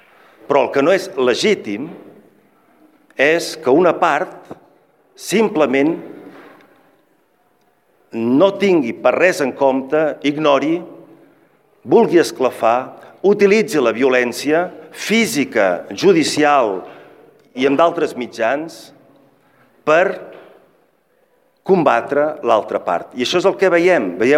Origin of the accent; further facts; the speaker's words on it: Catalonia, Spain; ens podem sentir molt orgullosos com a catalans